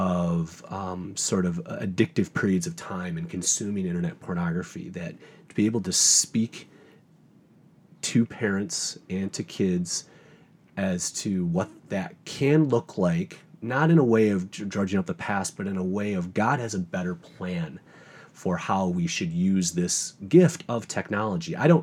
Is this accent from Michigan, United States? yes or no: yes; Michigan, United States; Been born and raised in Michigan and got a family here.